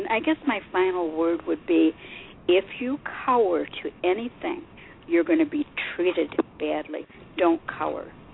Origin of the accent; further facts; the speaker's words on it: United States; And we as American women, maybe we just don't understand that in some cultures this is okay.